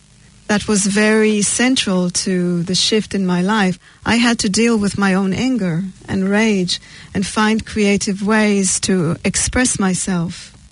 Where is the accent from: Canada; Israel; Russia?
Israel; I grew up in Israel. I've been through many wars.